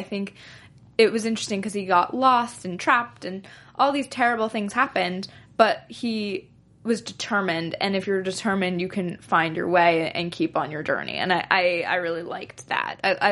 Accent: California, United States; I grew up in Northern California, like the bonfire, like the beach bonfire

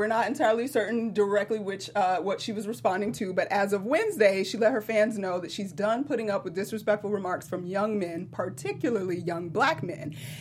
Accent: Atlanta, Georgia, United States; I got to give a shout-out to my hometown, ATL, baby.

